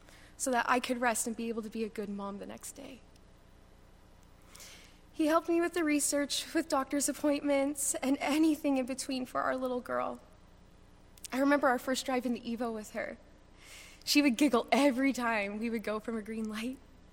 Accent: Newfoundland and Labrador, Canada; He knew how much I loved the ocean as I grew up in Newfoundland.

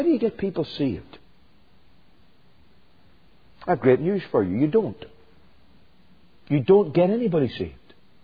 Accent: United Kingdom; moved away; I look back to the United Kingdom, my home country. It's in a mess.

